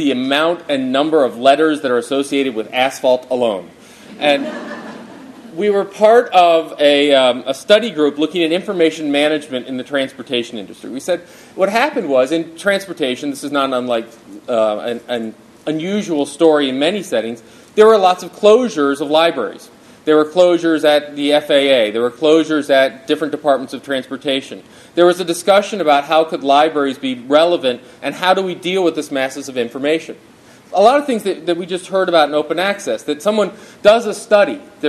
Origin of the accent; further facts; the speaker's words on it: Syracuse, New York, United States; I'm from Syracuse and Syracuse University, where we've had our first snowfall.